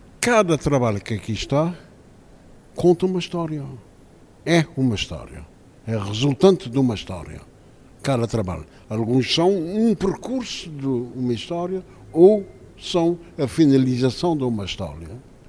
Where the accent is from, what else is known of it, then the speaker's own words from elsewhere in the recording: Ribeira Grande, Santo Antão, Cape Verde; moved away as an adult; Eu vivo lá fora, mas eu sou de Santo Antão, da ilha de Santo Antão, da antiga vila da Ribeira Grande, povoação, hoje cidade da Ribeira Grande e não sei quem. Cresci até aos 17, 18 anos e aos 18 anos, em São Vicente, fui para Lisboa para continuar os estudos.